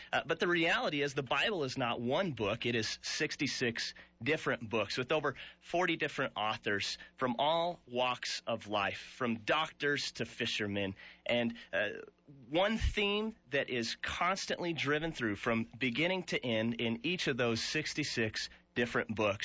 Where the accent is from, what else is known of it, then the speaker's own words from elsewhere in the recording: Albuquerque, New Mexico, United States; Sure. Well, I grew up here in Albuquerque, New Mexico.